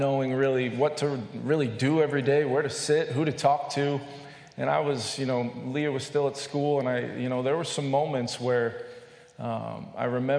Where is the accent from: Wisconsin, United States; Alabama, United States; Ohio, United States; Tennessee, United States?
Tennessee, United States; Knoxville; born there; also born or lived in Arizona / New York / New Jersey; Yeah. So I was born in Knoxville, Tennessee. My dad worked for a certain three-letter company in the federal government that required us to move around a lot. You know, we moved around a lot. I was born in Tennessee.